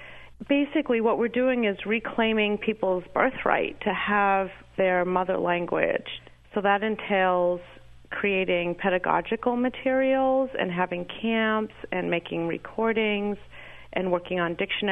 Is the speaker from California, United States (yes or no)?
no; Mashpee, Massachusetts, United States; I am from Mashpee, and I am a teacher of the Wampanoag language.